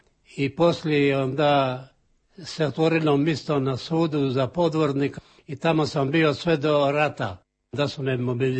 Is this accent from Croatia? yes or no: yes; Stari Grad, Split-Dalmatia County, Croatia; Rođen sam u Starome gradu je do 23.1908. I onda sam do 19 godina se bavio poljoprivredom, išao u polje, radio.